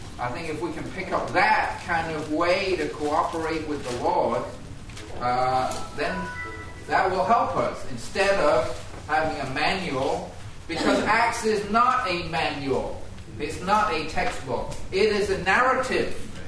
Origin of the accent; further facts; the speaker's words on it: England, United Kingdom; moved away as an adult; also born or lived in Canada; now in Toronto, Canada; I grew up in England. Then I went to the U.S., then I married my wife.